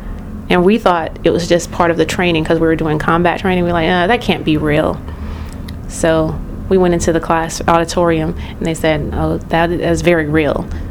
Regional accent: Union, South Carolina, United States; I grew up in Union, South Carolina. For the past year I lived in Smyrna, Georgia, but this summer I'm going to go back to Union

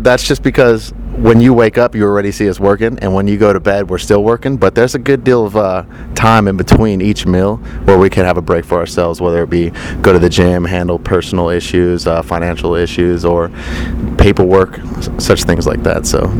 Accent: Livermore, California, United States; Livermore, California. It's about 20 minutes east of Oakland.

